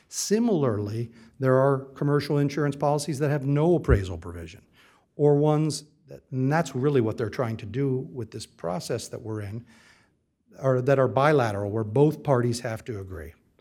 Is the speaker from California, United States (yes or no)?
no; Fort Myers, Florida, United States; I'm from Fort Myers, so this all happened near my home.